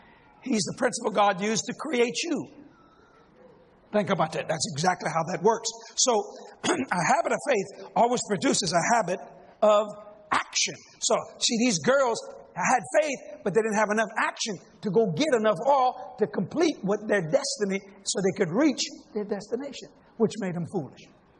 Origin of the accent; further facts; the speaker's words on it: Louisiana, United States; I'm a Cajun.